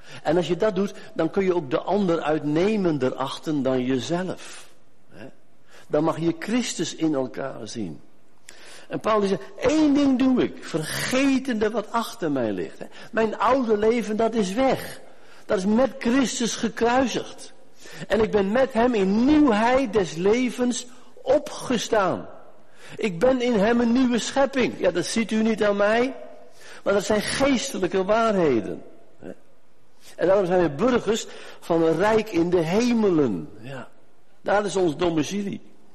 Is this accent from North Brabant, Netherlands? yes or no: no; Smilde, Drenthe, Netherlands; born there; Ik ben ooit geboren in Smilde, klein dorpje.